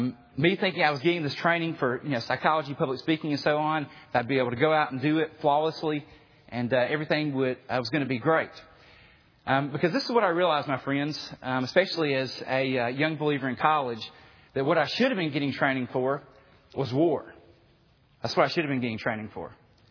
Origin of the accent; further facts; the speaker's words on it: Southeast, United States; because of my background, especially growing up in the Southeast